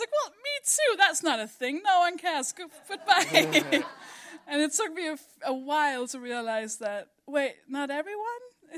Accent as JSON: {"language": "English", "country": "Denmark", "accent": "Danish", "said": "I'm from Denmark, by the way. That's the accent."}